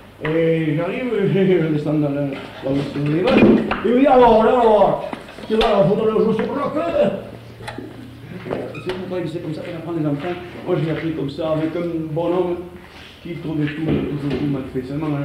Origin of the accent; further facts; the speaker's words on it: Villefranche, France; moved away; Je suis parti de Villefranche en 1915.